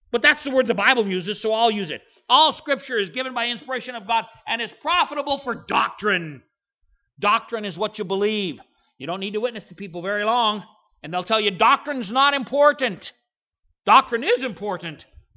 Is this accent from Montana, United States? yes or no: yes; Montana, United States; I'm from Western Montana. We're surrounded by Mormons who do good works.